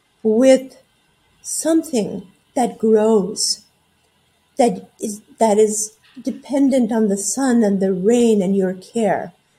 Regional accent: Quebec, Canada; I grew up in Canada, in French Canada, and that space, the wilderness there, was sacred to me.

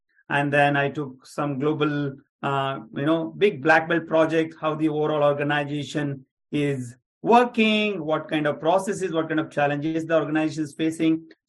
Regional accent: Belgaum, Karnataka, India; English is a second language; also born or lived in Mumbai; I'm from city called, probably it is the south of India called Belgaum. I'm from that city, but which is near to Pune.

